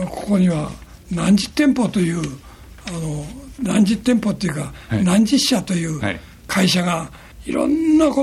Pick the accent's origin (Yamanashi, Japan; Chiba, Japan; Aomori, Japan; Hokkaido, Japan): Yamanashi, Japan; 実は私は山梨で生まれてね、